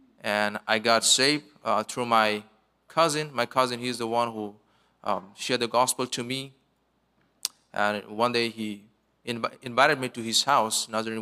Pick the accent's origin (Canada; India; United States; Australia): India; Northeast India; I'm from India. I'm from Northeast India, which is very close to Bangladesh and Myanmar. That is where my ministry is.